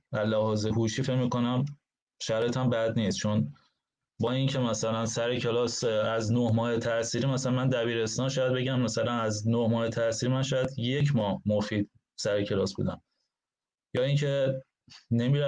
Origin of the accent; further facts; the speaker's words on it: Iran; moved away as an adult; یه دوره که کودکیم بود تا نوجوانی، و بعدم از نوجوانی تا تقریبا همون 30 سالی که از ایران اومدم بیرون.